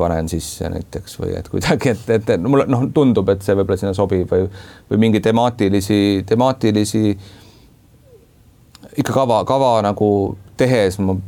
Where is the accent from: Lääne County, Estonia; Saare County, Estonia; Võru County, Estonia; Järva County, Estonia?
Saare County, Estonia; Kuressaare; see Kuressaare ja see linna nagu piirid on minu see nagu see lapsepõlve või see kust ma pärit olen